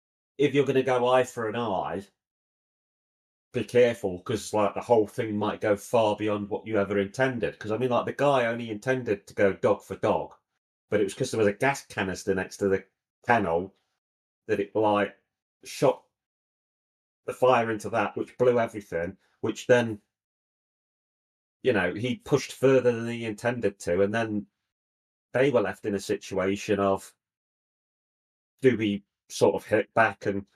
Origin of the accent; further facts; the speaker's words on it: England, United Kingdom; Yeah, obviously, I'm not Welsh. I'm, well, British, English, whatever you want to say.